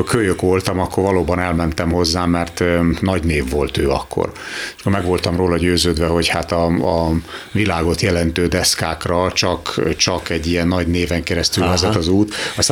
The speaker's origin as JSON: {"language": "Hungarian", "town": "Győr", "region": "Győr-Moson-Sopron", "country": "Hungary", "tie": "born or raised there", "said": "Tehát aki jár Győrbe, én ugye győri gyerek vagyok, ott összefolyik a Rába meg a Mosoni Duna."}